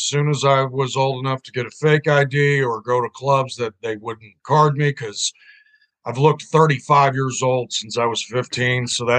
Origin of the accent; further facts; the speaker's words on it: The Colony, Texas, United States; also born or lived in Lewisville; The Colony and Louisville. That's right on, man. Where I cut my teeth, grew up, scraped my knees, went to grade sch